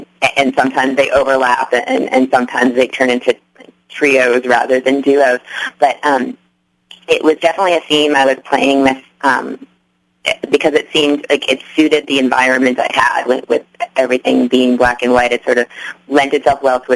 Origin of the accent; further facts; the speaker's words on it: Massachusetts, United States; I'm from Massachusetts. I lived in Massachusetts my whole life